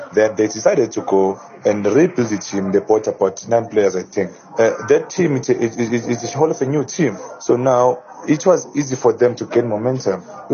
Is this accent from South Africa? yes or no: yes; Mpumalanga, South Africa; I'm from Mpumalanga.